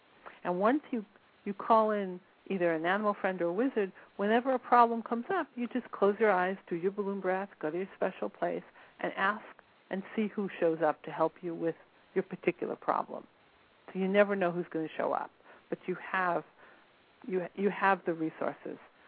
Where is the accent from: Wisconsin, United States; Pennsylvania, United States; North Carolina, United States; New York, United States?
New York, United States; I'm from New York. So if I walk down the street, now I don't feel good.